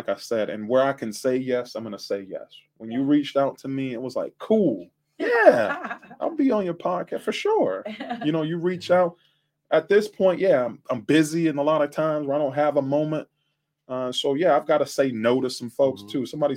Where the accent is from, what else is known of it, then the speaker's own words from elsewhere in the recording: Youngstown, Ohio, United States; born there; also born or lived in Birmingham, Alabama; I was born in Youngstown and we spent some time in Birmingham, Alabama.